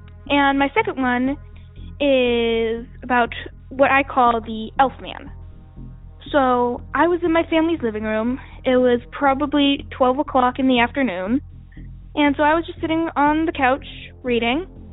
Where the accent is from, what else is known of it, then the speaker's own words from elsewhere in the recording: Phoenix, Arizona, United States; I'm from Phoenix, Arizona